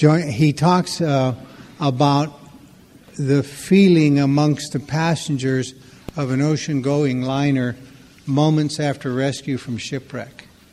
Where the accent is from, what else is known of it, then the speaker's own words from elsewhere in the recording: Billings, Montana, United States; I was brought up in the Church of the Air in Billings, Montana